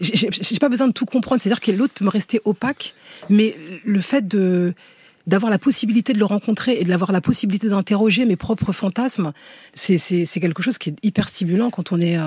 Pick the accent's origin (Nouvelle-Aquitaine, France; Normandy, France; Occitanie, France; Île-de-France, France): Île-de-France, France; Aulnay-sous-Bois; Moi, j'ai grandi à Aulnay-sous-Bois, dans une cité du 93, où j'étais pas forcément consciente qu'il y avait un autre monde.